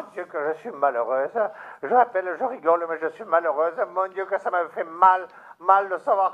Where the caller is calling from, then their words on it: Rodez, Occitanie, France; je viens de Rodez.